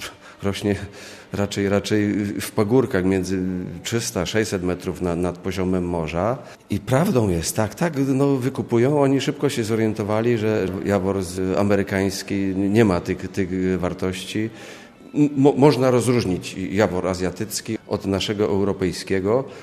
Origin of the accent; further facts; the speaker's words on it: Zakopane, Lesser Poland, Poland; No ja pochodzę akurat z gór, z Zakopanego